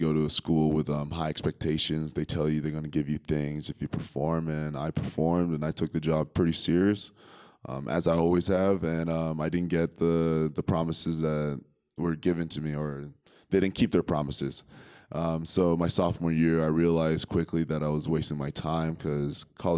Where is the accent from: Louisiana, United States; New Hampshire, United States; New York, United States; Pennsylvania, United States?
New Hampshire, United States; growing up in New Hampshire, one of my buddies, Jonah Mosier, he grew up near Amaskeg, New Hampshire